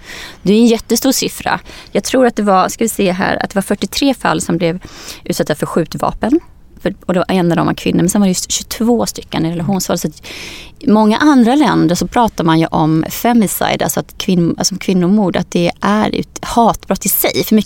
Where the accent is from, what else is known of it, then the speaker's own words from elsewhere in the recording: Skene, Västra Götaland County, Sweden; den orten jag kommer ifrån, Skene